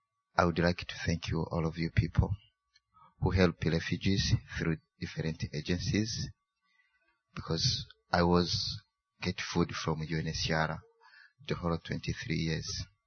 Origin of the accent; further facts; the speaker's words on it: Tanzania; also born or lived in Burundi; now in Canada; I was born in Burundi, and I grew up in the refugees camp in Tanzania, but not in Uganda. I spent 23 years in the camp